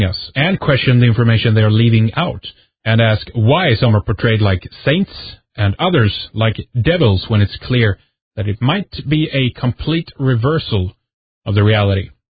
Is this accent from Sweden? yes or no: yes; Sweden; English is a second language